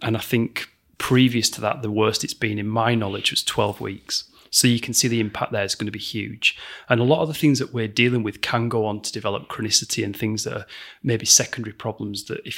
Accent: Bradford, Yorkshire and the Humber, United Kingdom; I grew up local. I'm from Little Horton over at BD5.

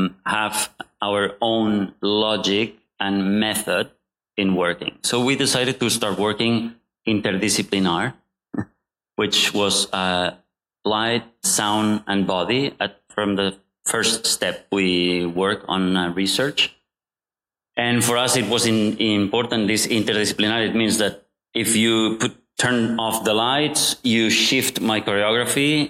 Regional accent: Spain; I'm from Spain

